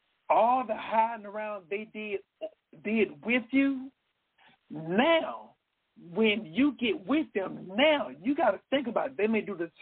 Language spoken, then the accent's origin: English; Dallas, Texas, United States; I grew up in Dallas. I got siblings. And I went to David W. Carter